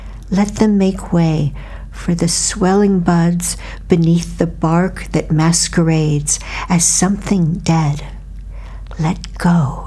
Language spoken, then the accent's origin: English; California, United States; something that I, as a Californian, had never experienced